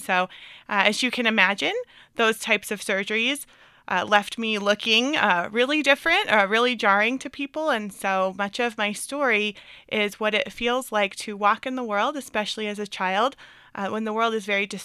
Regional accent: Boulder, Colorado, United States; So I was raised in Boulder, Colorado

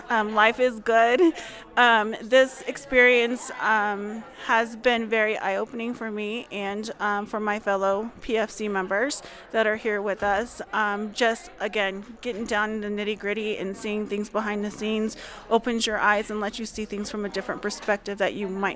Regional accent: Arizona, United States; The reason why I went there is because I came from Arizona, which is a right-to-work state

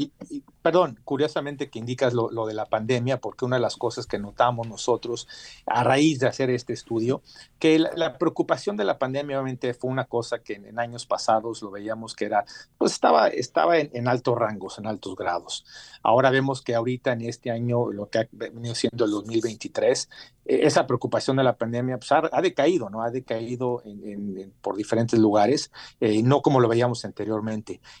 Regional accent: Mexico; moved away; vine de México hace ya 22 años y pasamos por lo mismo

